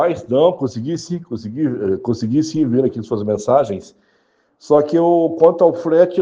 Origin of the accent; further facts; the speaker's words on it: Itapeva, São Paulo, Brazil; Eu sou de Itapeva, né?